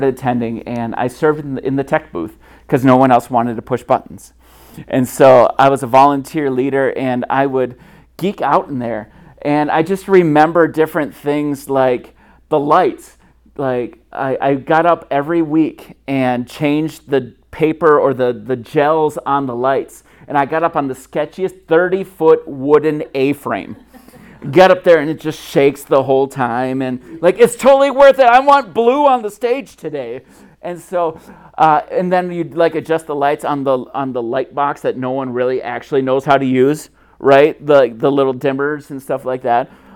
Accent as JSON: {"language": "English", "town": "Lake City", "region": "Minnesota", "country": "United States", "tie": "born or raised there", "said": "I grew up in Lake City, Minnesota. Anybody know where that is? Yeah, no, it's a small town in southeast Minnesota."}